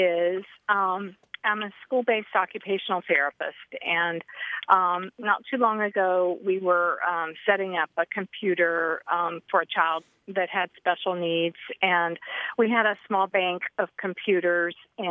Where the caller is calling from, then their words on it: St. Simons Island, Georgia, United States; St. Simons Island, Georgia.